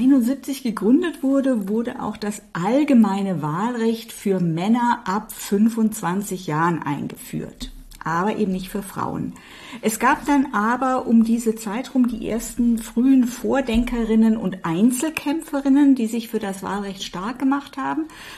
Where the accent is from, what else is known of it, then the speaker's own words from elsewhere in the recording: Baden-Württemberg, Germany; ich bin ja in Baden-Württemberg aufgewachsen. Ich habe am 6. März 1983 zum ersten Mal gewählt.